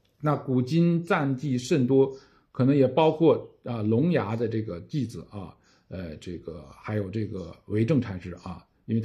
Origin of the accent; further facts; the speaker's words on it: China; 我们中国人特别讲义气啊